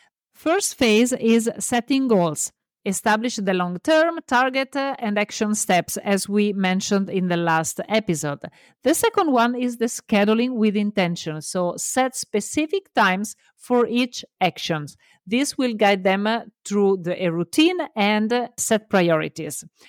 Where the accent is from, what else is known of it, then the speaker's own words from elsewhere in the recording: Italy; English is a second language; a gentle reminder, I'm Italian, so love my accent because I know you will, and embrace my mistakes because I know I will do many.